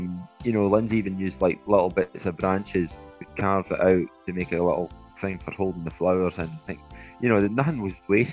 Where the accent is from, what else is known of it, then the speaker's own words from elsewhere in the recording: Perth, Scotland, United Kingdom; and Perth, of course, they're finishing up my hometown.